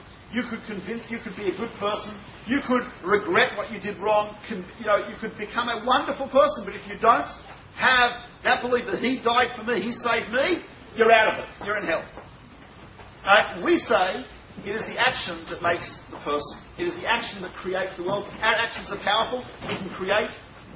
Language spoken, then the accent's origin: English; Australia; Because I'm Australian, so if you go to my class, it's part of it.